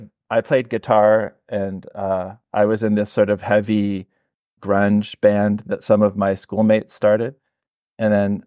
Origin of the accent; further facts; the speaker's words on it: London, Ontario, Canada; So in the 90s, for me, like growing up in London, it's not like Toronto where everything is super available to you, but not a super small town, so kind of a halfway, you know.